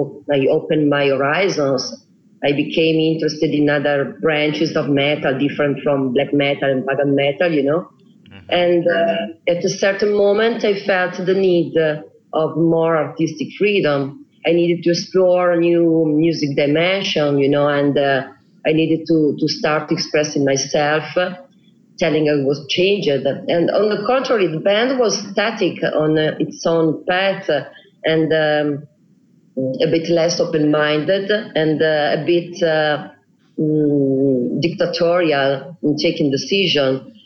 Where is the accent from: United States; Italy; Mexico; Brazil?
Italy; born there; English is a second language; I met myself somewhere. Yeah, I was born in Italy, of course. Yeah, we're all Italian.